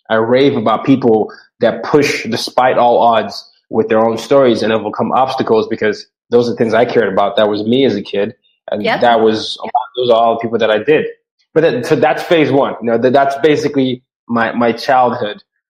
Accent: Nigeria; I'm from Nigeria, and we have at least 250 ethnic groups.

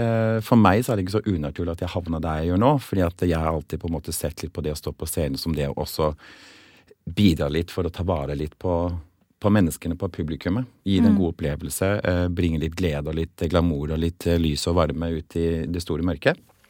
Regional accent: Kristiansand, Agder, Norway; Og da står jeg hjemme I TV-stua mi på Søm I Kristiansand, der jeg da oppvokst etter jeg kom til Norge.

